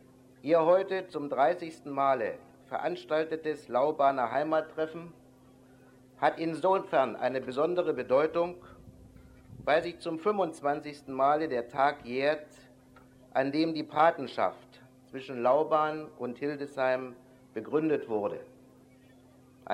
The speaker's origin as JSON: {"language": "German", "town": "Wrocław", "region": "Lower Silesian Voivodeship", "country": "Poland", "tie": "born there", "said": "als gebürtiger Breslauer glaube ich, mir diese Anrede erlauben zu dürfen"}